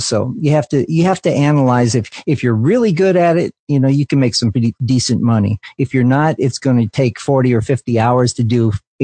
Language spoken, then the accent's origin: English; Los Angeles, California, United States; now in Nashville, United States; Well, I grew up in Los Angeles. Okay. I grew up in Los Angeles and studied acting at the Pasadena Playhouse.